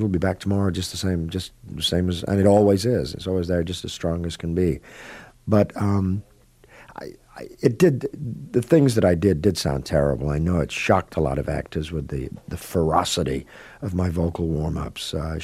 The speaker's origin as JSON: {"language": "English", "region": "England", "country": "United Kingdom", "tie": "born or raised there", "said": "That just comes, I think, from possibly being born and raised in England, perhaps, or I just do tend to enunciate."}